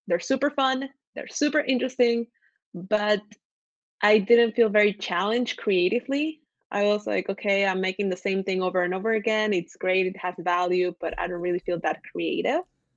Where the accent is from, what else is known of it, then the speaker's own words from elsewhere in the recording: Ecuador; The reason that I use those two names is because I'm originally from Ecuador, so from Latin America, but I live in a Dutch-English speaking country.